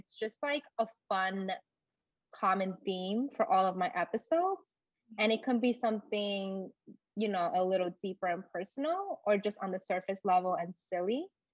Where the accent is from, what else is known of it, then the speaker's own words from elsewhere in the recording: New York City, New York, United States; and I grew up in the Lower East Side, and I was like, okay, I'm on a mission to check off every single restaurant and brunch spot.